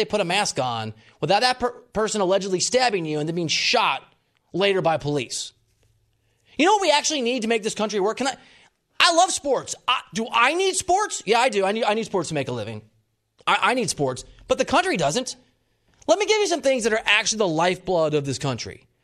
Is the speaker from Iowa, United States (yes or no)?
yes; Iowa, United States; now in Los Angeles, United States; I'm a kid from Iowa, lives in L.A.